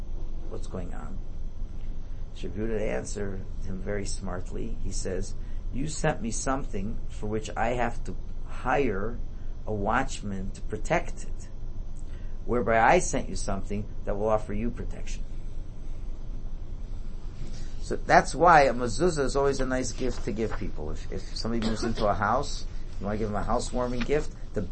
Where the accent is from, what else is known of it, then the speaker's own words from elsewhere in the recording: United States; now in Thornhill, Canada; I'm an American.